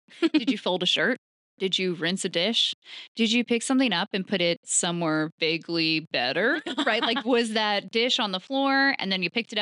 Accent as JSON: {"language": "English", "region": "New York", "country": "United States", "said": "If you don't know this, I'm from New York."}